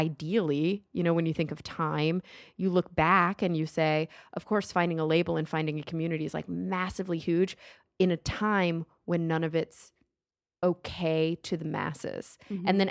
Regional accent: Plano, Texas, United States; It was like a little nice oasis away from where I grew up in Plano, which is pretty conservative.

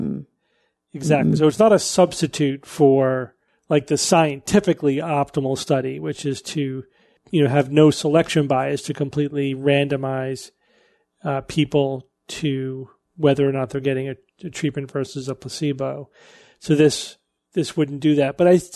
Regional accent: the South, United States; I grew up in the Bible Belt and went to a Catholic school

